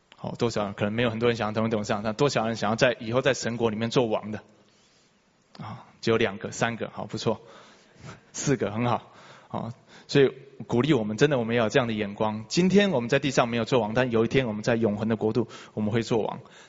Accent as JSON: {"language": "Chinese", "country": "China", "said": "这个是我们中国人就有的传统啊，长幼有序嘛"}